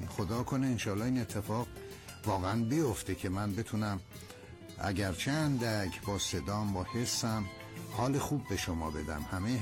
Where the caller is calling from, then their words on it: Qazvin, Iran; از قزوین هستم